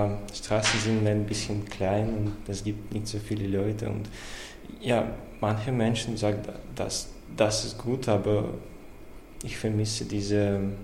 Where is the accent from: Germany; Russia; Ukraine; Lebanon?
Russia; Moscow; German is a second language; now in Vienna, Austria; Ich bin aus Russland gekommen, aus Moskau, und ich wohne in Wien seit August. Und ja, ich studiere jetzt in der Wirtschaftsuniversität, internationale Betriebswirtschaft, auf Deutsch und auf Englisch, halb und halb.